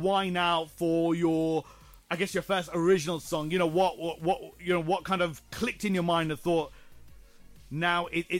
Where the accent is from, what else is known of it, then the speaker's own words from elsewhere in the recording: Leicester, East Midlands, United Kingdom; And I get equally more excited when that talent is from my hometown. And exactly as my next guest is, all right? So he's Leicester's very own homegrown talent.